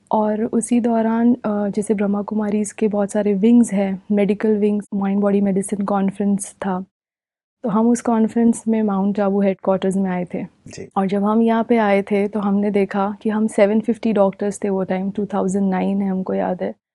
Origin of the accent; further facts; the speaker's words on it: Mumbai, Maharashtra, India; हम मुंबई से बिलोंग करते हैं